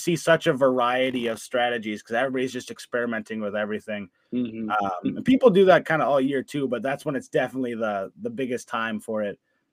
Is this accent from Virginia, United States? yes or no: no; Wisconsin, United States; I was born and raised in Wisconsin, so it's my birthright to be a Packers fan.